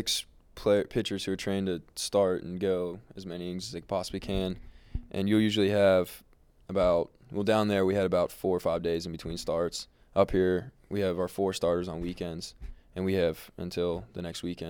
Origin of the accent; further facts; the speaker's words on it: Cincinnati, Ohio, United States; I'm from Cincinnati, Ohio, about an hour from here, and right when I was a baby, I was picking up a baseball